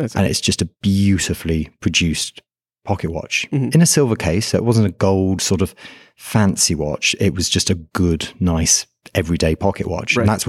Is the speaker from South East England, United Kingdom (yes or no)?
no; London, United Kingdom; now in Canterbury, United Kingdom; Well, originally I was from London, but okay. I'm now based down in Canterbury